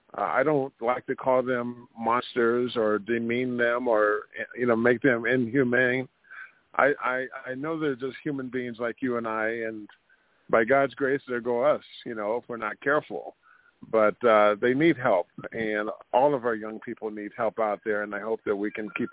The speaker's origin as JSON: {"language": "English", "town": "Sacramento", "region": "California", "country": "United States", "tie": "born or raised there", "said": "Bill Cartwright, who I grew up with down in Sacramento, California."}